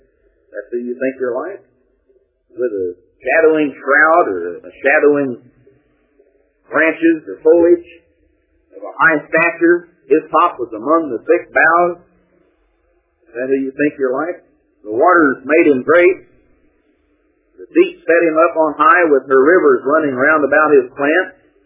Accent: Texas, United States; You know, I came from East Texas, and driving around down in Lufkin, you get used to those tall, giant pine trees.

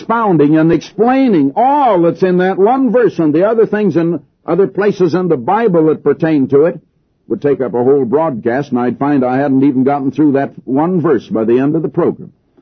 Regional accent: Des Moines, Iowa, United States; I was born and raised back in Des Moines, Iowa

